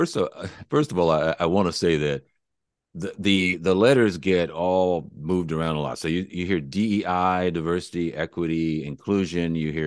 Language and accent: English; Los Angeles, California, United States; also born or lived in Honolulu; now in Seattle, United States; And originally I'm from Los Angeles, and I moved up to Seattle in 1988, and pretty much have been here the entire time, except for a five-year period when my wife and I lived in Honolulu